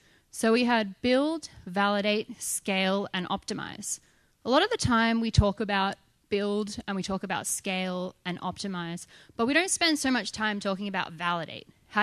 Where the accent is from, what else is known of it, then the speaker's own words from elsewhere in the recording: Australia; now in San Francisco, United States; And I'm Australian. I live in San Francisco.